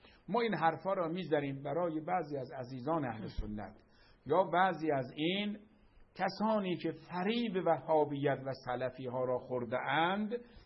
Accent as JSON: {"language": "Persian", "region": "Qazvin", "country": "Iran", "tie": "born there", "said": "ما درست متولد قزوینیم ولی اصالتاً آقای حیدری، آقای خدمتی، بنده اصالتاً آبا و اجدادن مشهدی سبزواری هستم."}